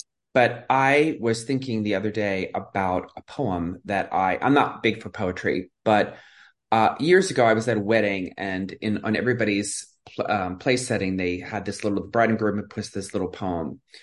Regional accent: Philadelphia, Pennsylvania, United States; I grew up in Philadelphia. My father worked in a garage. My mother was a housewife.

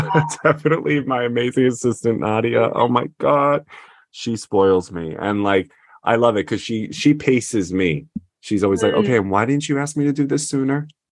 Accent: United States; you know, I'm an American, so we can only stay for 3 or 4 months.

